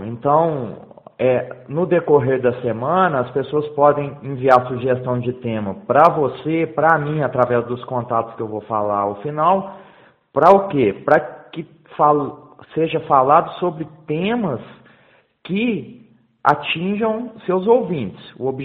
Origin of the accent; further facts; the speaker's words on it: Campo Belo, Minas Gerais, Brazil; eu sou natural de Campo Belo, meus pais residem em Campo Belo